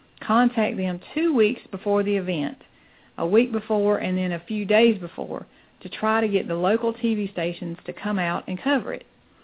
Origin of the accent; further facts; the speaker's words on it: South Carolina, United States; You see, I'm a mompreneur from South Carolina.